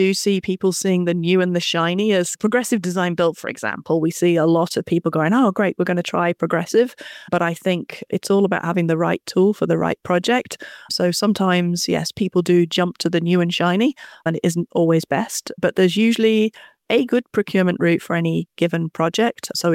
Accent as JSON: {"language": "English", "country": "United Kingdom", "tie": "born or raised there", "lives_now": "United States", "said": "As you can probably tell, I don't have a native New York accent. I was brought up in the UK and I went to the University of Manchester."}